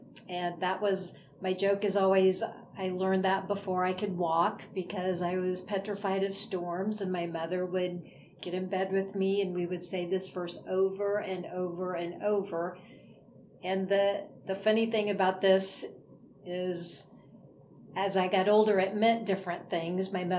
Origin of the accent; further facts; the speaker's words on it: Forsyth, Illinois, United States; I'm 59. I grew up in Forsyth. I've been a member of Forsyth Baptist Church for ever.